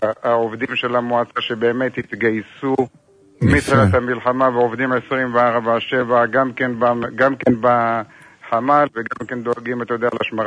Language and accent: Hebrew; Elyakhin, Central District, Israel; אני מעורה בכל מה שקורה אצלנו ביישוב, אני יליד אליכין.